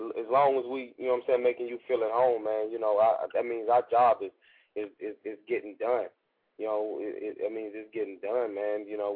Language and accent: English; Nashville, Tennessee, United States; And I'm from Cashville. You know, I'm representing my artists